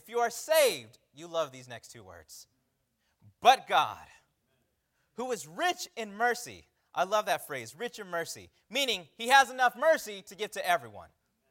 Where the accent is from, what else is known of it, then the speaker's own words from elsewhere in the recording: United States; grew up on the Navajo Reservation. I got saved at the age of 12. Now, my life before I got saved, I grew up really in Native American tradition, in the Native American views.